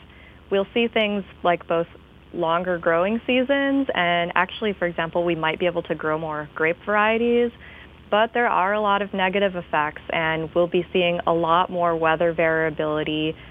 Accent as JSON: {"language": "English", "town": "Traverse City", "region": "Michigan", "country": "United States", "tie": "born or raised there", "said": "I grew up in Traverse City, so I really have a soft spot in my heart for those cherry trees"}